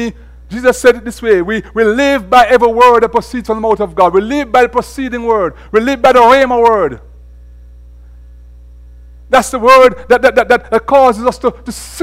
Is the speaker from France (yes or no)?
no; Jamaica; now in Lebanon, United States; I'm from Jamaica